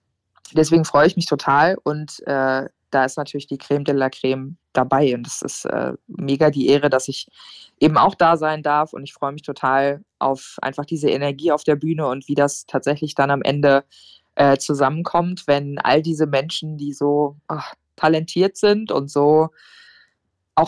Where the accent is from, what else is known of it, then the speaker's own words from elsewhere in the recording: North Rhine-Westphalia, Germany; ich komme aus der Nähe von Bonn bei Köln.